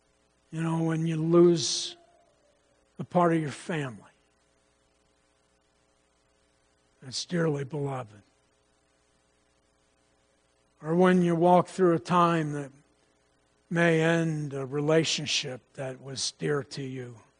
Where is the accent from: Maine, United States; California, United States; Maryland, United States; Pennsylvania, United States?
Pennsylvania, United States; I grew up in Pennsylvania here over in a small church up along the South Mountain.